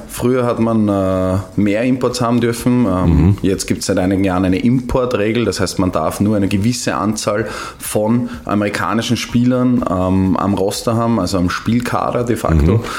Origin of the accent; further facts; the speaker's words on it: Vienna, Austria; ich komme selber aus dem Ghetto Floridsdorf.